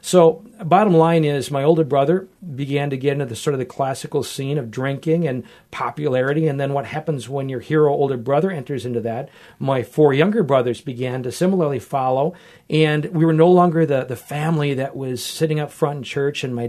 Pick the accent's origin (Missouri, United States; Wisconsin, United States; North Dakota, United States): Wisconsin, United States; That I grew up with in Wisconsin. So my blood is green, Packer country.